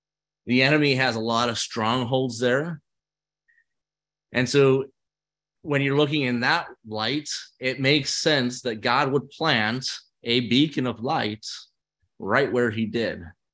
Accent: Emmanuel Mission, United States; now in Wisconsin, United States; I am from Emmanuel Mission on the Navajo Reservation, and which is kind of right by the Four Corners.

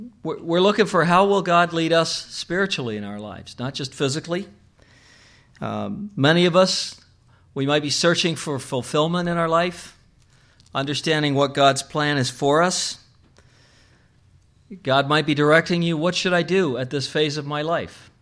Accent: Canada; now in United States; That includes me, by the way. I came from Canada.

